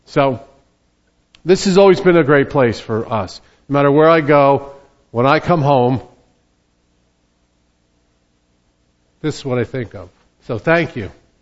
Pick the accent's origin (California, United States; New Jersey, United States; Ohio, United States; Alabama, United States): New Jersey, United States; I kid around and say I'm from New Jersey, and my accent usually betrays me.